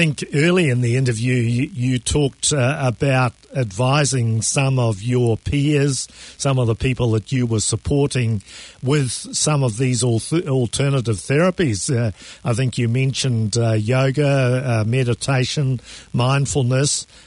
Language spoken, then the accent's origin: English; Christchurch, Canterbury, New Zealand; of course I'm from Christchurch and I went to Canterbury University as well